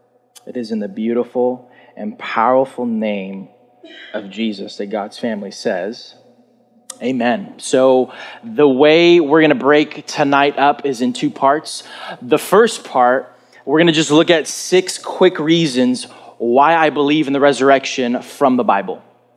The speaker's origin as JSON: {"language": "English", "country": "United States", "said": "I'm American, right? We believe in Easter."}